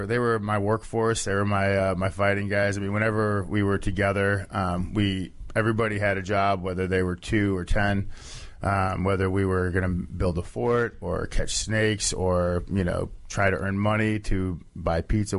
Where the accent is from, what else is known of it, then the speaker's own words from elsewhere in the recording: Oregon, United States; born there; I was born in Oregon, but I've moved all around the country as I was growing up.